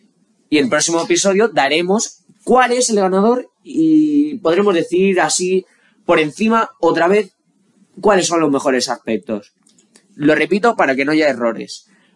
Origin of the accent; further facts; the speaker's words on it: Spain; Somos españoles, vamos retardados para todo.